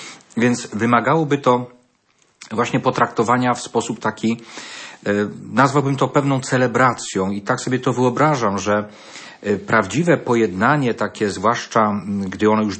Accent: Świętokrzyskie Voivodeship, Poland; now in Lubelskie, Poland; pochodzę z Sandomierskiego, a należę do diecezji radomskiej, a mieszkam w Lubelskiej.

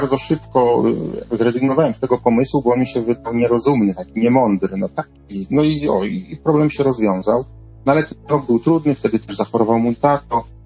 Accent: Gliwice, Silesian Voivodeship, Poland; odbywał się wtedy ponad 500 kilometrów od mojego domu rodzinnego. No, ja pochodzę z Gliwic, nowicjat był koło Piły.

